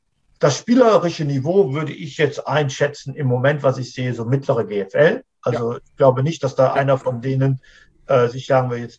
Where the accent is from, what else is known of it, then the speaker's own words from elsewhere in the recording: North Rhine-Westphalia, Germany; wir sind alle Rheinländer.